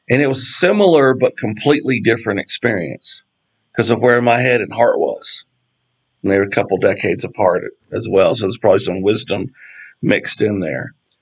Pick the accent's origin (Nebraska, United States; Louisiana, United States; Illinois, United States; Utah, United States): Louisiana, United States; New Orleans; But, you know, I'm from New Orleans, okay? And I was young once.